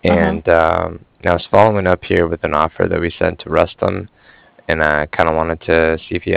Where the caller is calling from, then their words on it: Cardiff, Wales, United Kingdom; And I'm calling from Cardiff.